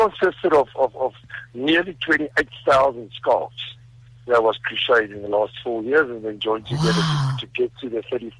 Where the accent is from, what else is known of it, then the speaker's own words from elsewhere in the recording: South Africa; We're South African, so we decided we want to do the largest serving of poikikos, which is a traditional South African meal in the world.